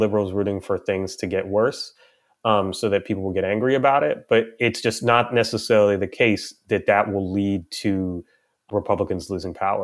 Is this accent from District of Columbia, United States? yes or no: yes; Washington, District of Columbia, United States; You know, me personally, I grew up in Washington, D.C. I went to a public school.